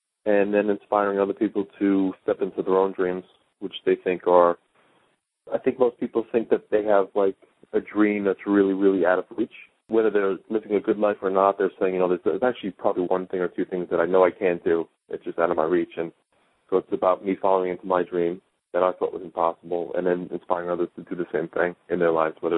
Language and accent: English; United States; especially as an American. And normally we don't speak more than one language in this country